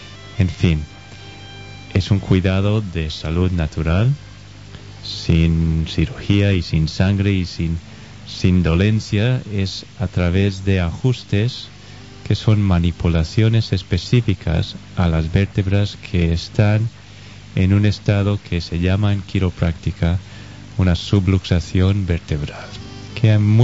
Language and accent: Spanish; United States; Spanish is a second language; now in Gandía, Spain; Soy de Estados Unidos, lo notaréis un poco en el acento. Estudié en California. Llevamos 9 años en Gandía, y creo que unos 3 en Oliva también